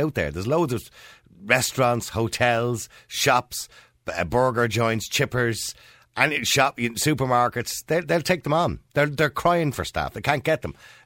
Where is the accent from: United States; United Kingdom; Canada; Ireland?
Ireland; Edenmore, Leinster; I was from Edenmore.